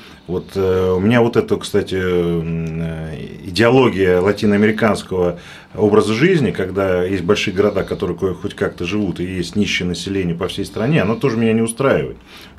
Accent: Moscow, Russia; Я как москвич, который здесь родился, вырос и собираюсь здесь жить, и люблю очень свой город

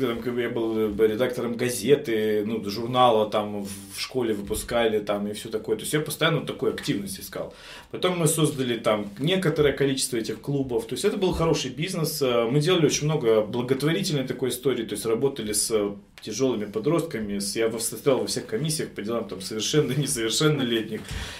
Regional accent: Chișinău, Moldova; Я сам из Кишинева, из Молдавии, уже говорил об этом

